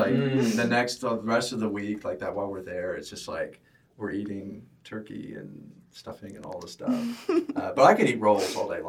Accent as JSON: {"language": "English", "region": "Arkansas", "country": "United States", "said": "I can say that because I'm from Arkansas."}